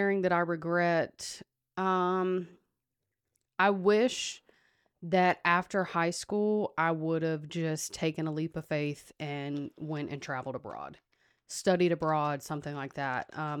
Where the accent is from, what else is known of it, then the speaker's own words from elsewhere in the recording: the South, United States; Well, I think especially like growing up in the South where we do, like there is this predetermined path